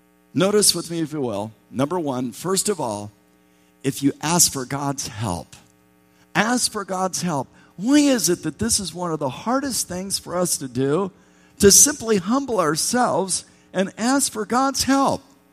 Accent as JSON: {"language": "English", "town": "Indianapolis", "region": "Indiana", "country": "United States", "also_born_or_lived": "Miami", "said": "My wife, Christy, and I, we are both from Indianapolis. Some of you know our story. I'm from the south side."}